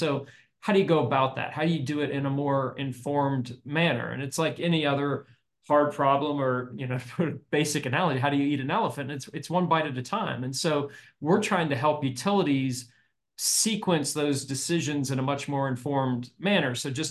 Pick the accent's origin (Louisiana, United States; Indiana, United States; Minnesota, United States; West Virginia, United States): West Virginia, United States; there aren't many electric vehicles where I grew up in West Virginia.